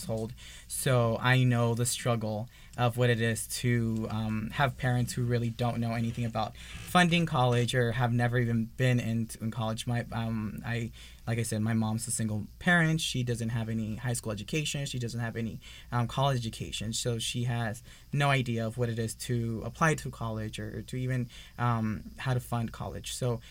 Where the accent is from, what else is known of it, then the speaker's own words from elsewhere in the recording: North Hollywood, California, United States; I'm originally from San Fernando Valley. I grew up in North Hollywood. Went to North Hollywood High.